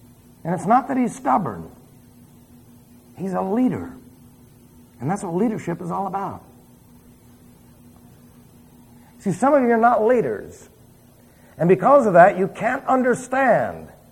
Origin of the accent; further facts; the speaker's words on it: New York City, New York, United States; Well, I came from New York City, by the way. Oh, that explains it. Damn Yankee. Well, I have to confess, I was born in the East and the Northeast